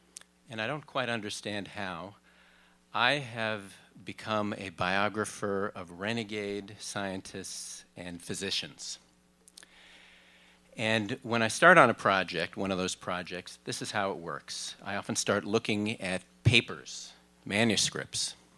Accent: Minneapolis, Minnesota, United States; one day I traveled from my hometown, Minneapolis, to a town in Northern California, Fairfield, California

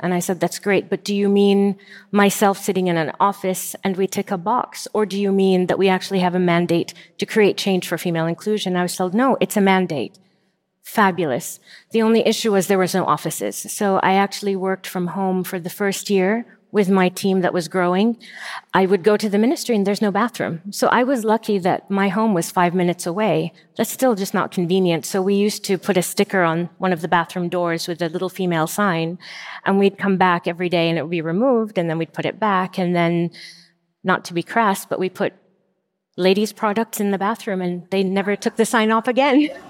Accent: United States; So I grew up in the States. I arrived in the States, I was 7 years old and 30 with two children when I went home.

